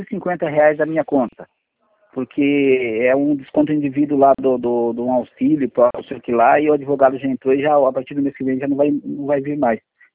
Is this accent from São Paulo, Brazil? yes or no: yes; São Paulo, Brazil; Eu sou de São Paulo, porém estou morando no estado de Goiás agora.